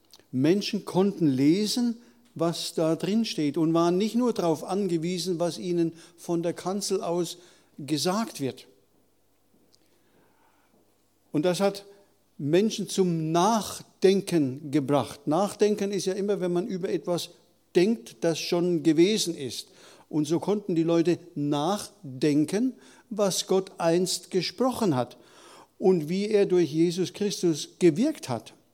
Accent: Reiskirchen, Hesse, Germany; also born or lived in South Africa; Wir kommen aus Reiskirchen, meine Frau und ich, und für die, die neu hier sind, wir waren von 1980 bis 2018 im Stadtmissionsdienst in Südafrika tätig, in den Stadtmissionen Johannesburg, Pretoria und Kapstadt.

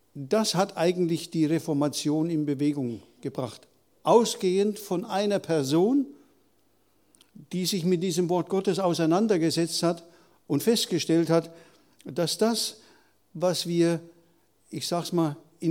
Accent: Reiskirchen, Hesse, Germany; also born or lived in South Africa; Wir kommen aus Reiskirchen, meine Frau und ich, und für die, die neu hier sind, wir waren von 1980 bis 2018 im Stadtmissionsdienst in Südafrika tätig, in den Stadtmissionen Johannesburg, Pretoria und Kapstadt.

